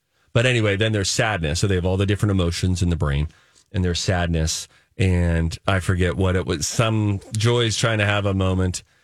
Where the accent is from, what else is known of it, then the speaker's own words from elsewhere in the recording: Pittsburgh, Pennsylvania, United States; moved away as an adult; now in Los Angeles, United States; I grew up in Pittsburgh. It's like a rust belt, you know? It's like Pittsburgh, blue collar.